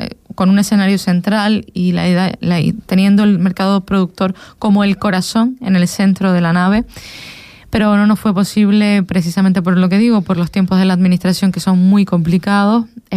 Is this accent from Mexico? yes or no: no; Canary Islands, Spain; yo me siento canaria y mejor era casi por igual, ¿no?